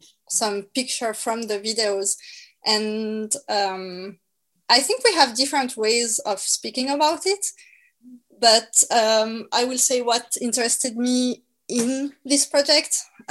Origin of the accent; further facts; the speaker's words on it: France; accent: French; English is a second language; I will try to read it if with my French accent to make something.